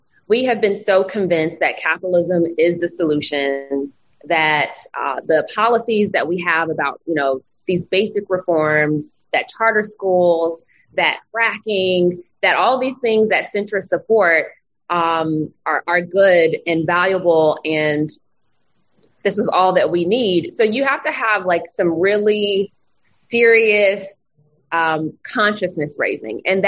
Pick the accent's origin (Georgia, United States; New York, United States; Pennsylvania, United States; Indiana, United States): Georgia, United States; And I'm from Georgia.